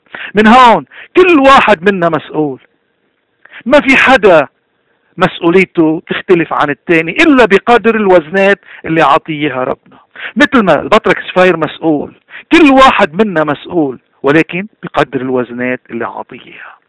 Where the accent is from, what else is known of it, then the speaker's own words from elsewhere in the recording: Lebanon; دايما بدنا نستعمل حريتنا نحن كلبنانيين